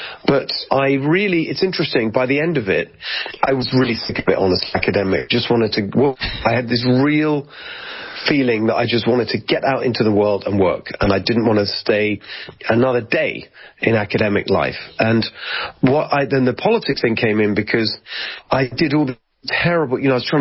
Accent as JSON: {"language": "English", "town": "Brighton", "region": "South East England", "country": "United Kingdom", "tie": "born or raised there", "said": "And we grew up together in England, in Brighton. And started out, you know, it's pretty regular working class family, nothing special, not dire poverty, just regular working class aspirational family."}